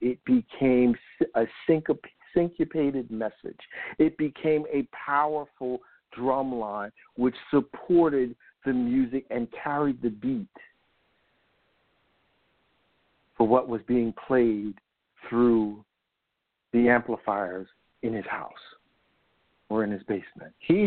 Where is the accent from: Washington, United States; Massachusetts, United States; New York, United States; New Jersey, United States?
New Jersey, United States; He's played for audiences I'm from New Jersey, in New Jersey and the Philadelphia area on numerous occasions.